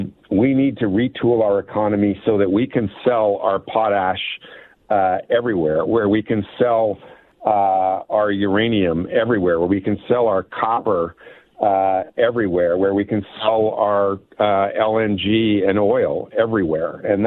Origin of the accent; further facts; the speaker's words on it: Winnipeg, Manitoba, Canada; also born or lived in Saskatchewan, Canada; I grew up mostly in Winnipeg, but my parents lived in Saskatchewan for 15 years as I was a teenager, and so.